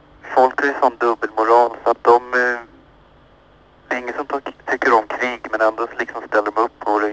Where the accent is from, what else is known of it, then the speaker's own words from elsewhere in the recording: Vallentuna, Stockholm County, Sweden; Jag är från Vallentuna